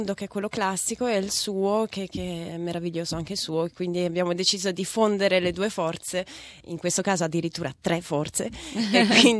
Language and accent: Italian; Lugano, Ticino, Switzerland; i miei genitori sono di Trento, ma si sono spostati in Svizzera prima che fossi nata, e quindi sono nata e cresciuta a Lugano, che è la parte italiana della Svizzera.